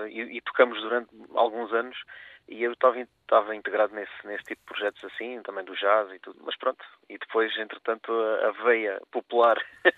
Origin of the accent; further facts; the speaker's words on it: Portimão, Faro, Portugal; Estou um bocadinho deslocado de Portimão. A minha cidade natal é Portimão, mas encontro-me a trabalhar na zona de Carvoeiro.